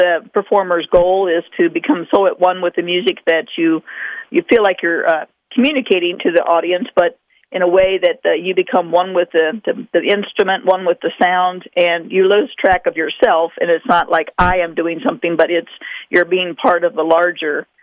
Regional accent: St. Clair, Missouri, United States; Actually, I grew up in St. Clair, Missouri, which is down in the St. Louis area, and went to school for 2 years at Fayette, Missouri College in Central Methodist.

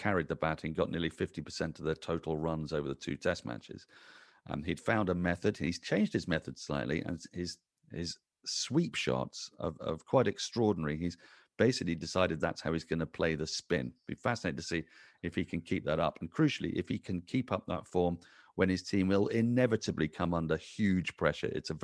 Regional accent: England, United Kingdom; because I'm pessimistically English.

